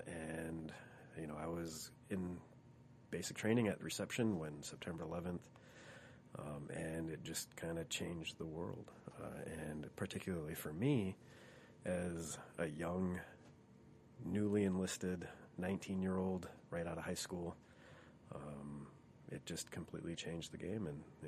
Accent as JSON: {"language": "English", "town": "Bismarck", "region": "North Dakota", "country": "United States", "tie": "born or raised there", "said": "I grew up in Bismarck, North Dakota, and finished high school in 2001."}